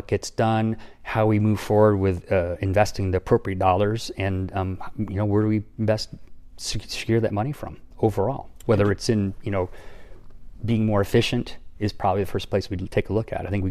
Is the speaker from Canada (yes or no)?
no; Massachusetts, United States; And again, I come from Massachusetts, I'm a New Englander, and so I'm pretty thrifty as it comes down to it.